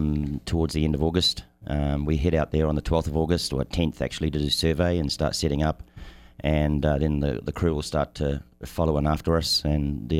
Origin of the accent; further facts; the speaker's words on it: New Zealand; I'm a Kiwi.